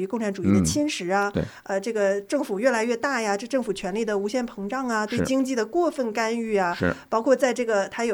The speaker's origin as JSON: {"language": "Chinese", "country": "China", "moved": "yes", "said": "作为从中国大陆移民来的朋友"}